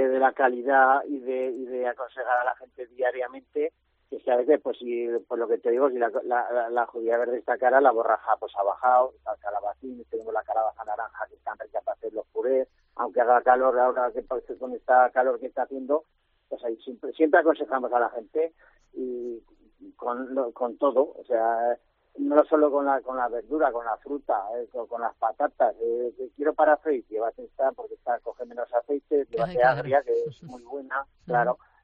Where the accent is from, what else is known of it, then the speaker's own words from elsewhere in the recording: Luceni, Aragon, Spain; me bajé de Luceni, que yo soy de Luceni, y aquí empecé poco a poco